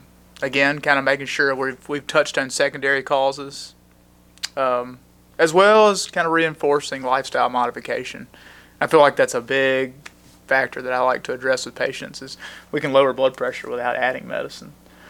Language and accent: English; Greenwood, Mississippi, United States; now in Tupelo, United States; I'm from Greenwood. Did really most of my training in Jackson. Was there for about 12 years. So I came north to Tupelo.